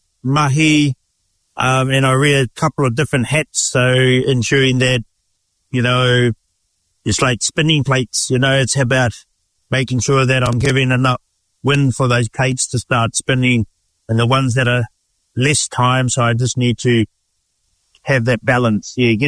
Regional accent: New Zealand; I hail from a little place called Tōwai up north, but I was born and raised here in Te Aroa, the sunny part of North Island, as we always say.

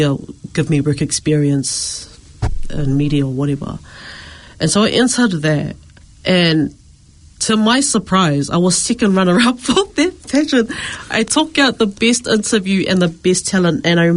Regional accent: Auckland, New Zealand; I grew up in East Auckland.

